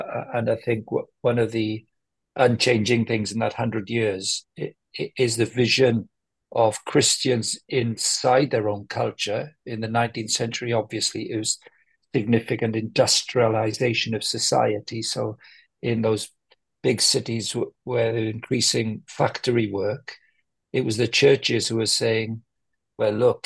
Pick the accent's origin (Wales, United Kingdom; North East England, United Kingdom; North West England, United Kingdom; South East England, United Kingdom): Wales, United Kingdom; Llanelli; because I grew up in Llanelli in South Wales.